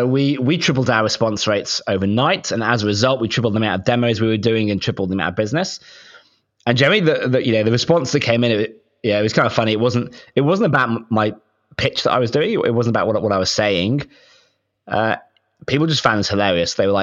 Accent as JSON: {"language": "English", "region": "England", "country": "United Kingdom", "lives_now": "Australia", "said": "based over here in Oz. I'm British originally, trained as a designer"}